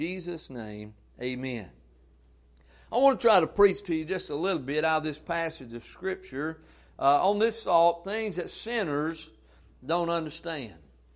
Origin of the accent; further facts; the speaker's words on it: Morristown, United States; So if you go to hell from Morristown, son, you have had to run over 4 or 5 Baptist preachers.